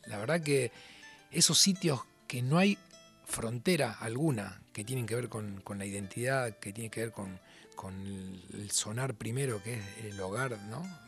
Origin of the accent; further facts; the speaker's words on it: Rosario, Santa Fe, Argentina; yo soy de la zona sur de la ciudad de Rosario, que no es lo mismo que ser de Rosario. De la periferia, de los barrios